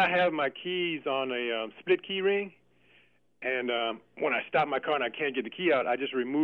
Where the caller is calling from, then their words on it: Seattle, Washington, United States; I'm calling from Seattle, Washington.